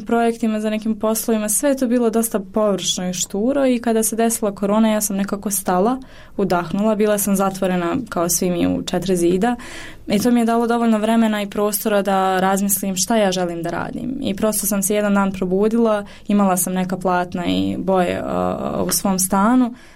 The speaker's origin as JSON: {"language": "Bosnian", "country": "Bosnia & Herzegovina", "said": "ja želim da kao žena uspijem u ovom poslu, pogotovo jer dolazim iz Bosne"}